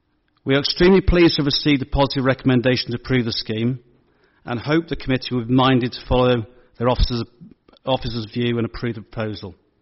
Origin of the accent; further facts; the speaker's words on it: Barton, England, United Kingdom; I'm a trustee of the Kids Village charity. I grew up in Barton. I currently live on Efflinch Lane